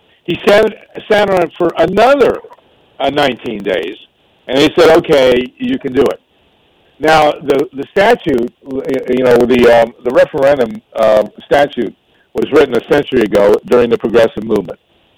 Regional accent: Columbus, Ohio, United States; And I grew up in Columbus. I never heard of earthquakes in Ohio

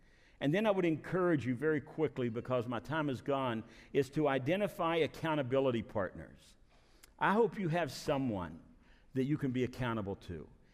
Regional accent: Bluefield, West Virginia, United States; they came through Bluefield, West Virginia. You ever heard that name before? And that's my hometown.

